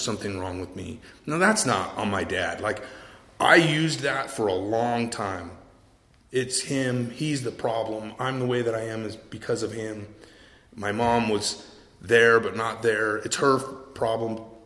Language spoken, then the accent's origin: English; California, United States; I grew up in Northern California, pretty good home.